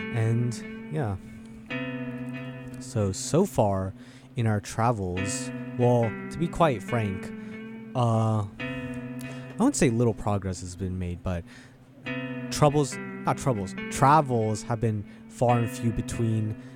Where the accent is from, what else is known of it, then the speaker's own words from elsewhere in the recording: Daly City, California, United States; I'm from the South Bay area of the Bay Area. I'm from Daly City, which is the city directly south of San Francisco.